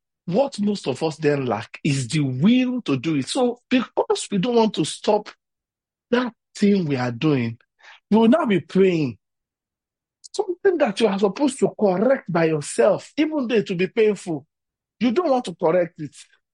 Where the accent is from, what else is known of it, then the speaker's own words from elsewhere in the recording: Ibadan, Oyo, Nigeria; Please be considerate of the fact that I grew up in Ibadan or your state.